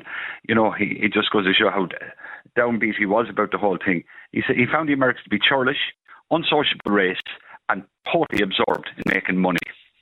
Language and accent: English; Ireland; And I suppose when we think of that as Irish people with our patron saint, we need to have empathy, and that's it for sure.